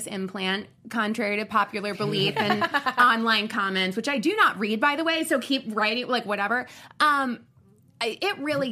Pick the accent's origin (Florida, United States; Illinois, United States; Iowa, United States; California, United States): Florida, United States; I'm from Florida, so we all know every area is trashy, so we don't have that problem.